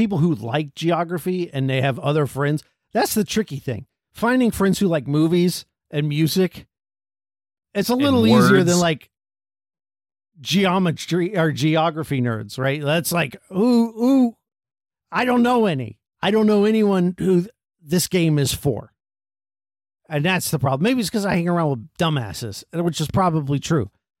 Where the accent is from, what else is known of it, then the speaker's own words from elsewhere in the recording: United States; We don't know what kilometers are. We're from America